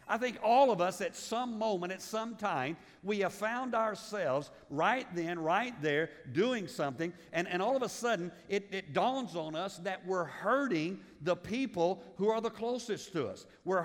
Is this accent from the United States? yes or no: no; Liberia; most of you know I grew up in Africa, was born there.